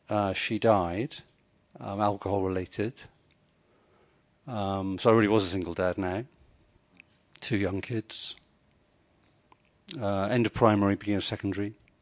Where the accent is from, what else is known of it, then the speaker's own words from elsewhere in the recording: Guildford, South East England, United Kingdom; also born or lived in Southampton; I grew up in Southampton and then Guildford.